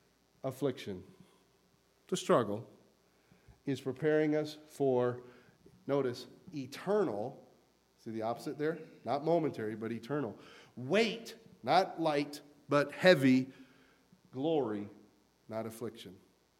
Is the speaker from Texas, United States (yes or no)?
no; North Carolina, United States; I grew up in North Carolina, and I worked on farms and stuff, and they would can vegetables.